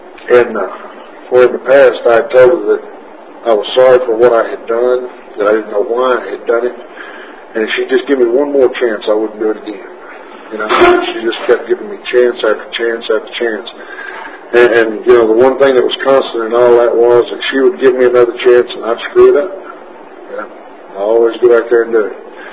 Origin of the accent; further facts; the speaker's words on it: Corsicana, Texas, United States; The first meeting that I made in Alcoholics Anonymous after, in my hometown, of course, Corsicana, after that first meeting there in Waco